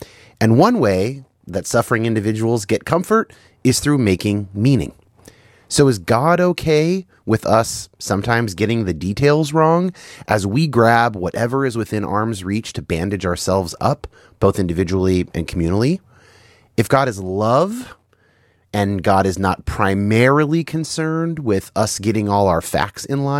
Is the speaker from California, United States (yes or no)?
yes; California, United States; They're from my home state.